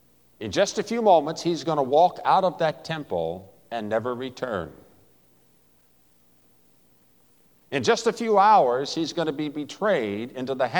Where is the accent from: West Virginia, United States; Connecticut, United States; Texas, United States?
West Virginia, United States; Now, I'm from West Virginia. I've done more than my share of sitting.